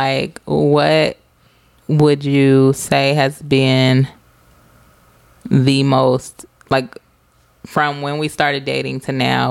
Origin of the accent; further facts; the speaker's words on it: Dayton, Ohio, United States; And I just was like, what are we doing in Dayton? Because growing up in Dayton, Riverscape was the place.